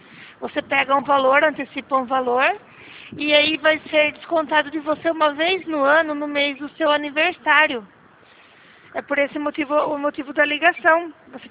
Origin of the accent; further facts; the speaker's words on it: Piracicaba, São Paulo, Brazil; eu sou de Piracicaba, sou do estado de São Paulo mesmo.